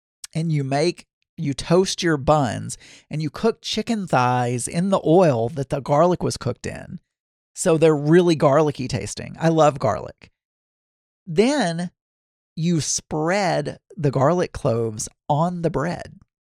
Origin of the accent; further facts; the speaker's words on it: the South, United States; accent: Southern; Now, I know for those of you who are not Southern, my accent probably sounds very Southern. I hear myself all the time. I don't really know. I grew up in the South, but I assume.